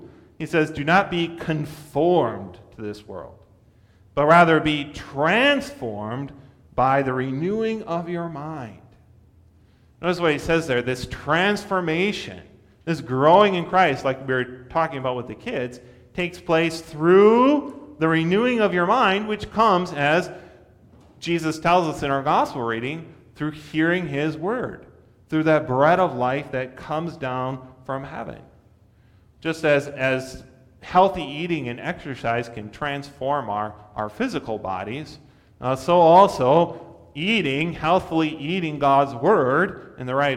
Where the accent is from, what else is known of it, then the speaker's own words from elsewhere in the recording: United States; but I'm not trying to hide the fact that I'm an American.